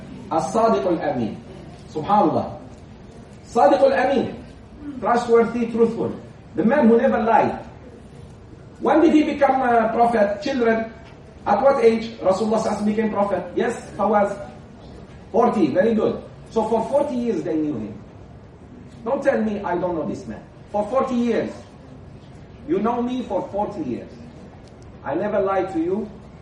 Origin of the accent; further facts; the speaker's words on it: Malaysia; English is a second language; Then you say, hey, why you tarry my name? I say, sorry, I'm from Malaysia. I tarry everything.